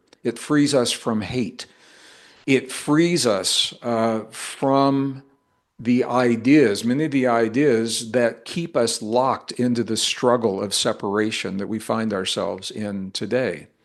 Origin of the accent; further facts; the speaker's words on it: Missouri, United States; I was a kid growing up in the Midwest. I was born in a rural community in northern Missouri.